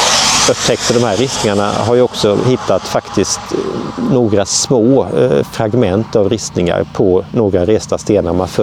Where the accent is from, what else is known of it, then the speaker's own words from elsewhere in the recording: Halland County, Sweden; Ja, nej men jag är ju hallänning så jag menar att det var här det hände då